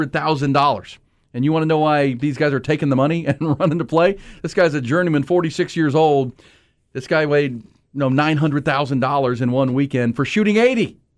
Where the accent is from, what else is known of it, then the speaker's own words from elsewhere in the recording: Houston, Texas, United States; He's from right near where I grew up in Houston.